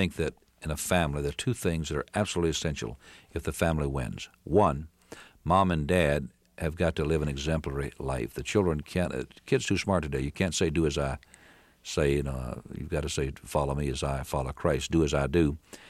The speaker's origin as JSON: {"language": "English", "region": "Virginia", "country": "United States", "tie": "born or raised there", "said": "As was the entire South. I was born and raised in Virginia."}